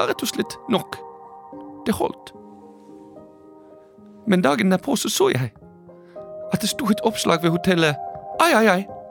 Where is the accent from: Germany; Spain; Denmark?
Germany; Norwegian is a second language; now in Norway; For jeg kommer fra Tyskland.